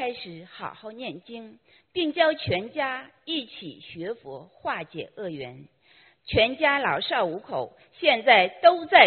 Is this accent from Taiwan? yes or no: no; Beijing, China; 我是来自北京的佛友